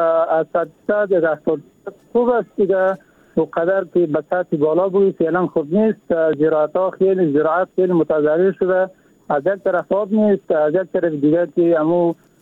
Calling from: Samangan, Afghanistan; از ولایت سمنگان متماشم

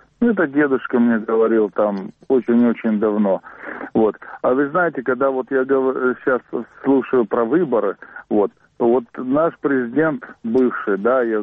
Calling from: Kyiv, Ukraine; город Київ, беспокоїт вас.

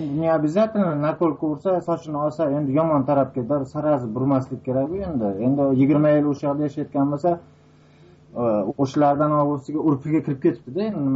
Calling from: Russia; Men Rossiyadan.

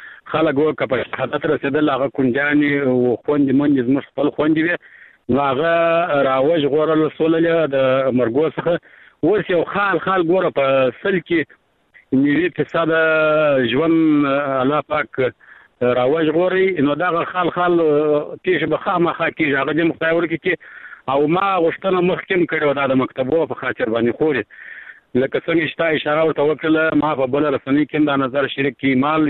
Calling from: Arghandab, Kandahar, Afghanistan; زه سه همیشنی همکار … لکندار ولایت ارغنده ولسوالۍ سه د ټلیفون په کار شم

